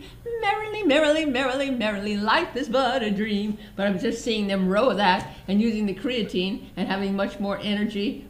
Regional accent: Brooklyn, New York, United States; I'm not from the South, except the South of New York. Like it's called Brooklyn.

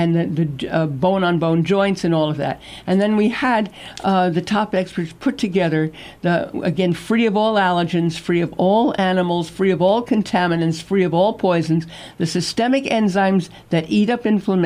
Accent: New York, United States; maybe because I was brought up in New York and you were brought up in Iowa and everything else.

